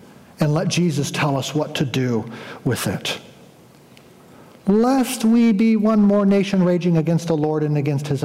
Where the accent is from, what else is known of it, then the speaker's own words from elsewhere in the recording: United States; I'm an American. What do I do with my Americanness?